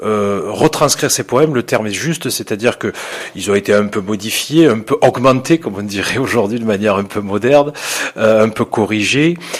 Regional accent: Béziers, Occitanie, France; Alors, je suis natif de Béziers

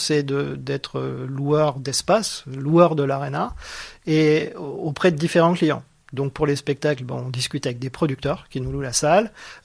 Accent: Hauts-de-France, France; Donc moi, je suis nordiste.

